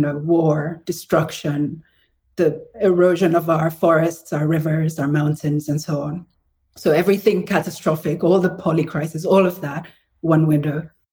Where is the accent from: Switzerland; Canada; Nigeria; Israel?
Nigeria; as a Nigerian specifically, when I've gone to vote in Nigeria